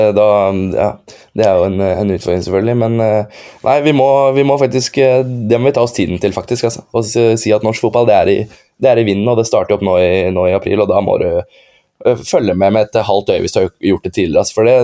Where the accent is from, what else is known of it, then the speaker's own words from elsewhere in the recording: Tjøme, Vestfold, Norway; Jeg er jo fra Tjøme